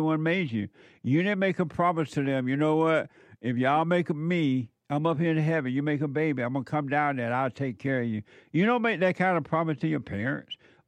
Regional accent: Alabama, United States; when I was growing up in Alabama at my school, we didn't have a football team at all.

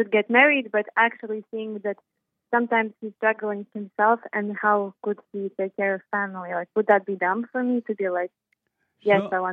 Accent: Estonia; I am from Estonia, by the way.

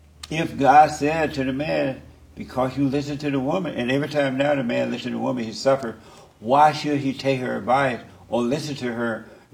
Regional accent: Alabama, United States; I'm from Alabama. Grew up on a plantation. Grew up under Jim Crow laws.

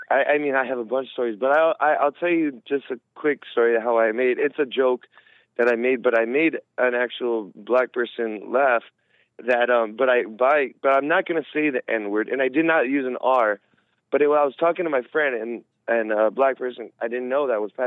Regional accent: East Los Angeles, California, United States; I grew up in East

